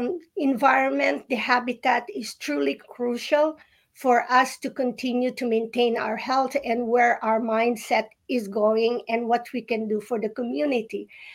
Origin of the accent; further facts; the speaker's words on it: Philippines; And, you know, I grew up in the Philippines and we're surrounded with bees.